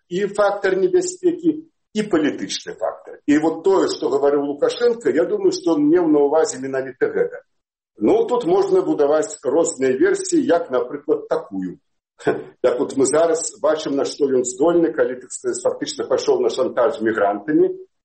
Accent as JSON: {"language": "Russian", "country": "Belarus", "said": "такие мы ширые белорусы"}